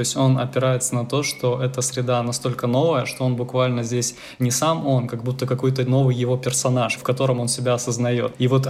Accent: Crimea, Ukraine; moved away as an adult; now in Moscow, Russia; Я, например, родился в Крыму, большую часть жизни я прожил в Крыму, и вот 8 лет я живу в Москве.

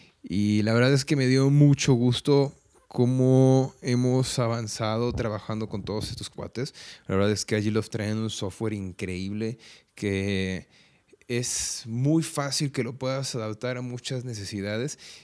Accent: Tapachula, Chiapas, Mexico; pero pues yo soy de Tapachula, pues como cualquier persona del pueblo, somos muy apegados con toda la familia

